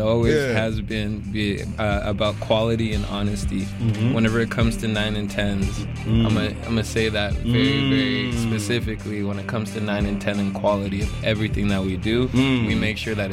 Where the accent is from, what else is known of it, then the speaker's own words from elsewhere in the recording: Zimbabwe; You know, I'm out here from Zimbabwe.